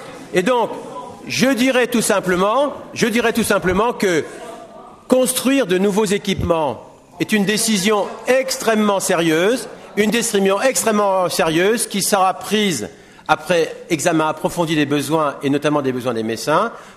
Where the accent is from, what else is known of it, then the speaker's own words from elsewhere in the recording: Metz, Grand Est, France; Et je travaille à Metz, ma mère habite Metz, j'ai été élevé à Metz, je suis né à Metz, mais je n'habite pas Metz.